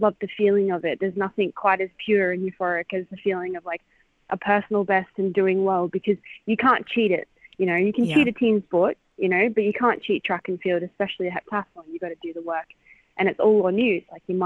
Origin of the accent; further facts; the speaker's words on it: Townsville, Queensland, Australia; I grew up in Townsville. I grew up in Vincent on the street that was Wawrina.